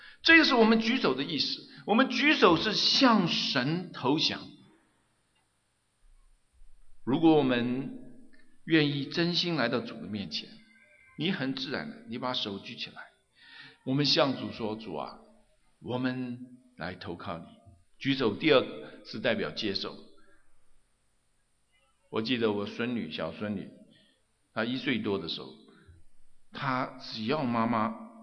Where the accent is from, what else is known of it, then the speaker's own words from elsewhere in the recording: China; 我们中国人